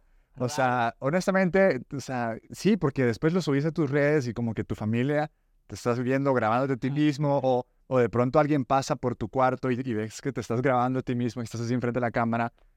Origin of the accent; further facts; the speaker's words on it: El Salvador; Yo nací y crecí en El Salvador